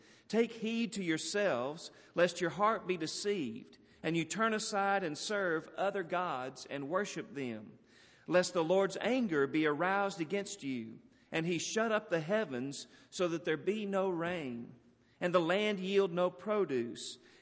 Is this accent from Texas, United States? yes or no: yes; Texas, United States; Perhaps it's because I grew up in Texas where there weren't many babbling brooks.